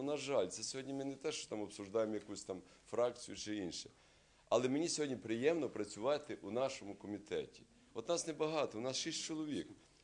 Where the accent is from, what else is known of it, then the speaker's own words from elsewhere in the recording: Vinnytsia Oblast, Ukraine; Я сам з Вінниччини.